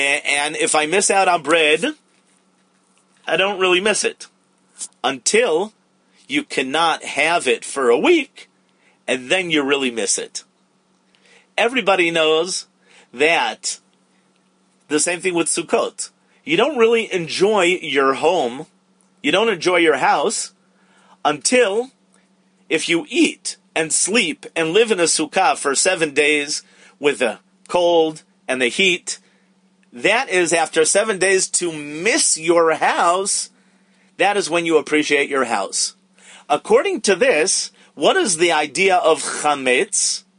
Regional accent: Riverdale, New York, United States; now in Israel; I remember in my shul in Chutz La'aretz, where I was growing up in Riverdale

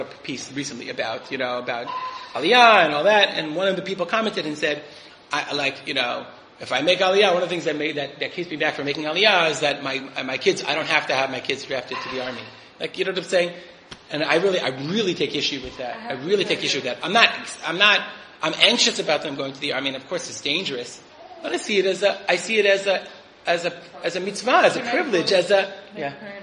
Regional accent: United States; when we grew up in America, the idea of serving in the armed forces

